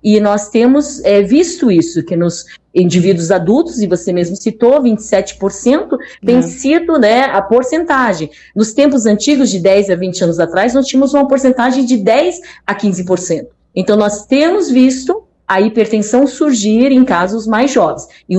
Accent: Taiwan; Portuguese is a second language; Na verdade, eu sou chinesa de Taiwan

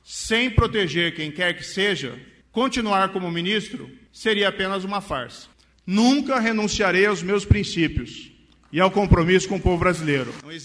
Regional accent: Brazil; Podemos até divergir em alguns pontos, mas nós temos, como brasileiros, mais pontos em comum do que diferenças.

